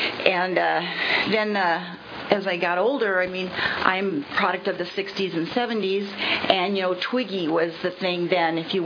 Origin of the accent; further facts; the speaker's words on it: Firebaugh, California, United States; also born or lived in Madera / Santa Cruz; I was born in Madera, okay? My family had a farming operation out by Firebaugh. So I lived in Firebaugh up until mid-fourth grade.